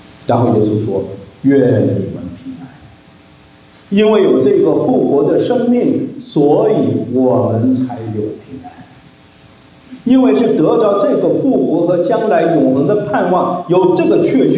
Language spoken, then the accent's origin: Chinese; China; 那我一说鬼魂，我们中国人都知道了啊